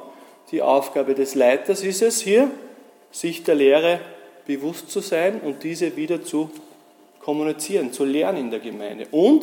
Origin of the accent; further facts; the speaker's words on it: Tyrol, Austria; Also ich bin ja ursprünglich aus Tirol